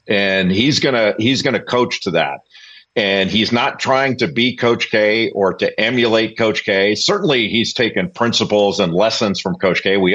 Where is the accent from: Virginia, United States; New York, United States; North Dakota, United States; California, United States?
California, United States; Los Angeles; I grew up in Los Angeles, and I'm 62 years old.